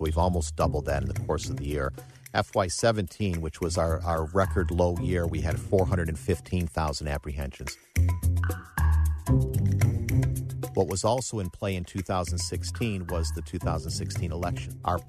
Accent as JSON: {"language": "English", "town": "Buffalo", "region": "New York", "country": "United States", "tie": "born or raised there", "also_born_or_lived": "Cleveland, United States", "said": "Actually, I grew up in Buffalo, New York, and was very familiar with the border, with the crossings into Canada."}